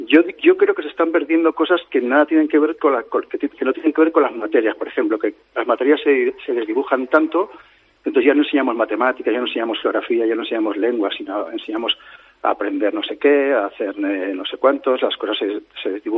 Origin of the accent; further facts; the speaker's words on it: Arnedo, La Rioja, Spain; Yo trabajé siempre en Navarra. Soy riojano, de Arnedo, pero he trabajado siempre en institutos navarros.